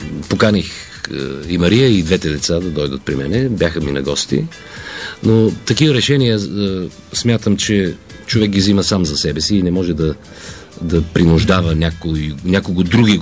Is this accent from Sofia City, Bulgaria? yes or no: yes; Sofia, Sofia City, Bulgaria; Родом съм от София, но по бащина линия рода ми е от Орешака, Троянския манастир. По майчина от Враца, Добролево. Аз съм роден в София.